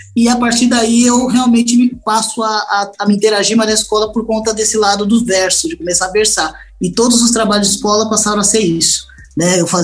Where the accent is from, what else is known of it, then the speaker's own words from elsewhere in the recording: São Paulo, Brazil; Nasci na Saúde, morei na Vila Mariana até um aninho. Depois eu fui para Tapicirica da Serra, fiquei até os 8. Depois dos 8 aos 10, depois até os 8, dos 8 aos 10 no Tabuão. Depois dos 10 aos 13 no Campo Limpo, né? Campo Limpo ali perto do Tabuão, né? Depois fiquei em Pinheiros